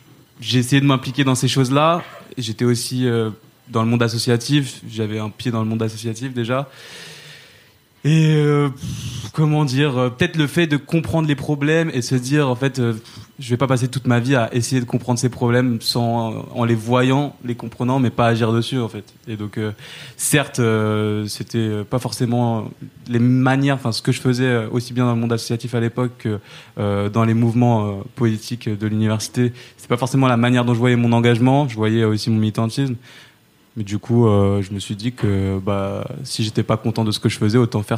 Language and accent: French; Saint-Denis, Île-de-France, France; Moi, en vrai, j'ai grandi à Saint-Denis. J'ai fait tout mon parcours ici.